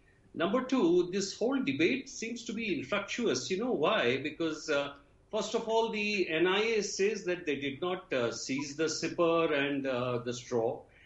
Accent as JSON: {"language": "English", "region": "Jharkhand", "country": "India", "said": "I come from Jharkhand."}